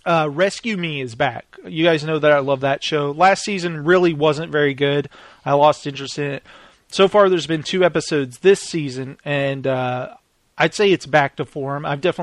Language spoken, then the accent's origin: English; Lubbock, Texas, United States; Japanese Texan from Lubbock, Texas.